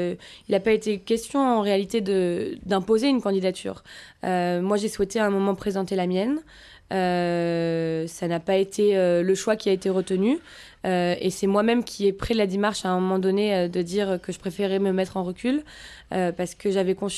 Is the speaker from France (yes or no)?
yes; Rouen, Normandy, France; je suis née, j'ai grandi à Rouen.